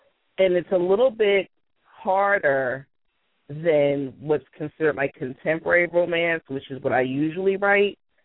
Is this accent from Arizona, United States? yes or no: no; Philadelphia, Pennsylvania, United States; I grew up in Philadelphia. So I know the streets. I know the landmarks.